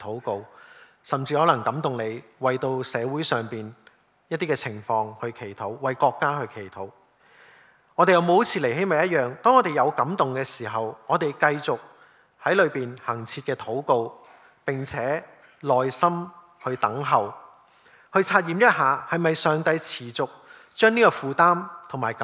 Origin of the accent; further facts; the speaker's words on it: Hong Kong; 他们知道我们从香港来的时候，他们都问香港的情况怎样啊